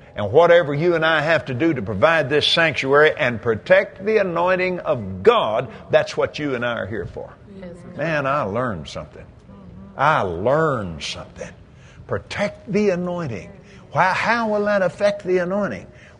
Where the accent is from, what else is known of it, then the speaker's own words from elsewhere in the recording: Texas, United States; When I was a little kid growing up in that Sunday school there in my hometown out in West Texas, I hated that place.